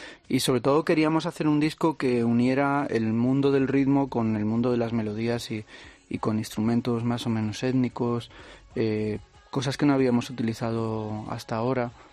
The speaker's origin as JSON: {"language": "Spanish", "town": "Zaragoza", "region": "Aragon", "country": "Spain", "tie": "born or raised there", "said": "crecí en Zaragoza, ¿no? Y de alguna manera allí estudié, allí vive mi familia, es mi ciudad"}